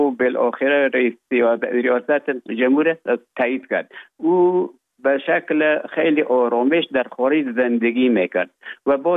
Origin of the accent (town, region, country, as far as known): Herat, Afghanistan; born or raised there; moved away as an adult; also born or lived in Russia; now in Finland